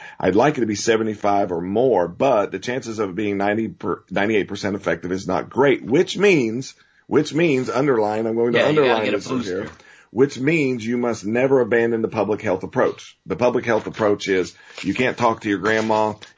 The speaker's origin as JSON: {"language": "English", "region": "the South", "country": "United States", "tie": "born or raised there", "said": "40 years ago in the South, I grew up in the South, the attitude was a lot different."}